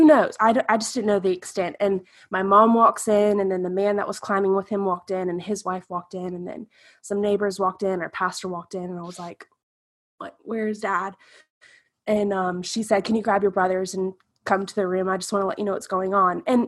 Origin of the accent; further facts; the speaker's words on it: South Carolina, United States; and we are from South Carolina.